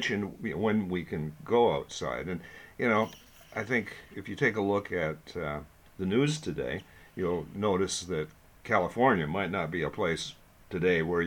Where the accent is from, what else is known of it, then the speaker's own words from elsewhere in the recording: Sault Ste. Marie, Ontario, Canada; he and I grew up in Sault Ste. Marie, Ontario